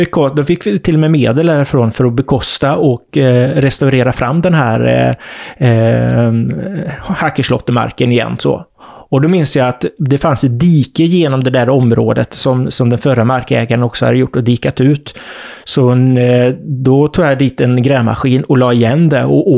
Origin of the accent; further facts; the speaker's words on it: Västra Götaland County, Sweden; jag tror det mesta är nog i min hembygd här, alltså södra Västergötland